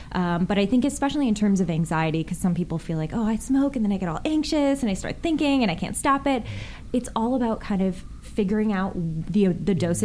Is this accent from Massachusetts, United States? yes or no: no; Chicago, Illinois, United States; moved away as an adult; I am actually from Chicago, born and raised, and I lived in Chicago my entire life up until a little over a year ago.